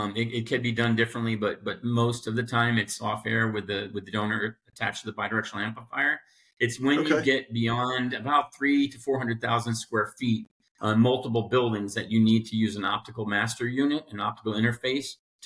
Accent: Florida, United States; growing up in South Florida

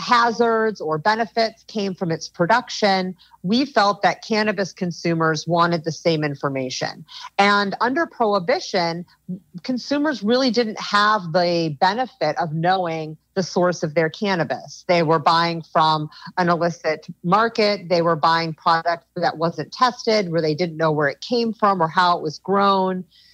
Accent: Midwest, United States; moved away as an adult; also born or lived in Indiana / Chicago / Detroit; now in California, United States; I grew up in the Midwest in Indiana and Chicago and Detroit, and then moved out to California in 2002 to get my PhD at UC Berkeley.

